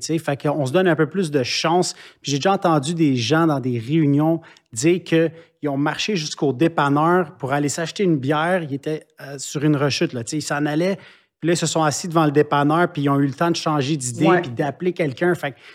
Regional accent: Italy; moi, je suis italien

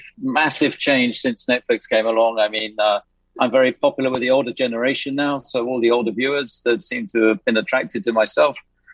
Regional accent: United Kingdom; We're very British about that kind of stuff.

